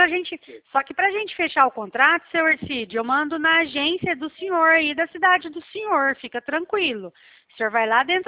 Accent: Presidente Prudente, São Paulo, Brazil; Eu sou de Presidente Prudente.

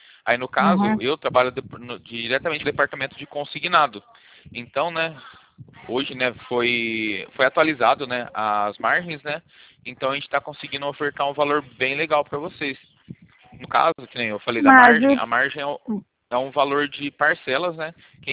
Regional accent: São Paulo, Brazil; sou do interior de São Paulo.

